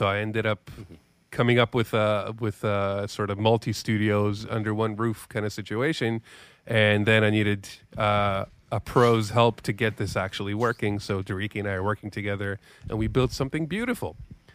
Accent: Canada; most Canadians in major cities are chameleons, are American chameleons, basically, and you can't tell from our accent or from the content we make that we're actually up in Canada.

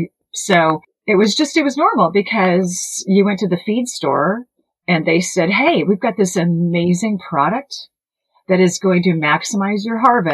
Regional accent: California, United States; And then also growing up in California in the 70s and 80s, we had some sort of fruit fly.

